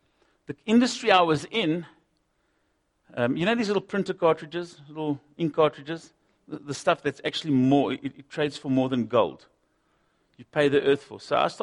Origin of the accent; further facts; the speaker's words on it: Kimberley, Northern Cape, South Africa; I was born and bred in Kimberley.